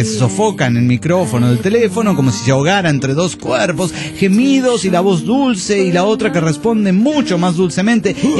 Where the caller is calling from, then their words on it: Tuxtla Gutiérrez, Chiapas, Mexico; de Tuxtla Gutiérrez, Chiapas.